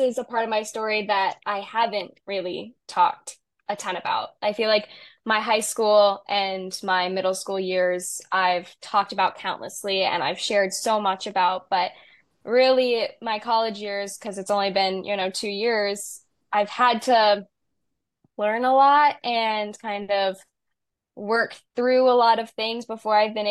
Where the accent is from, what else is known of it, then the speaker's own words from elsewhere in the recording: Orlando, Florida, United States; and I'm from Orlando, Florida, so it's about 9, 10 hour drive. It's pretty far away from home.